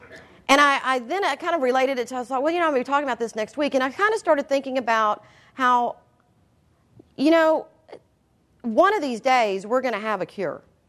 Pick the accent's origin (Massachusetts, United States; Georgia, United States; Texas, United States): Texas, United States; Galveston; Last Thursday, I drove to my hometown of Galveston for a friend's funeral.